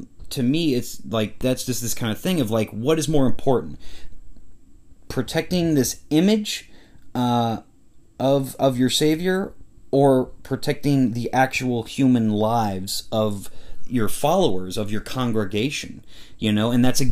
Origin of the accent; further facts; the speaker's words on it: United States; part of that's because I'm American, you know, and I do believe in freedom of religion.